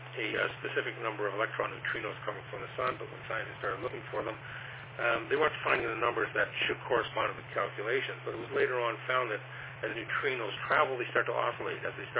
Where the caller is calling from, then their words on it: Toronto, Ontario, Canada; Science and TechNet, and I'm transmitting from Toronto, Ontario, Canada.